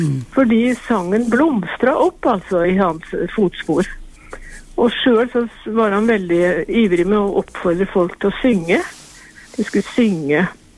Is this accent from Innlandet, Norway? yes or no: no; Tune, Østfold, Norway; Fordi selv om jeg kom fra Tune og der Hauge, nærheten av Hauge sin gård